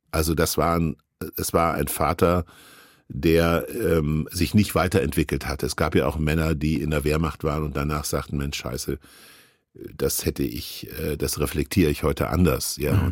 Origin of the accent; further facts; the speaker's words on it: Kassel, Hesse, Germany; born there; Und nun gibt es aber auch Menschen aus meiner Geburtsstadt Kassel